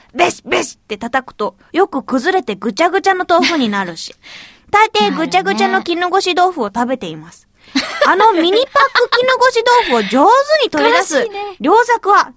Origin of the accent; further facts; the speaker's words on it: Tokyo, Japan; 私は東京っ子というのを言い訳にしてはいけないですが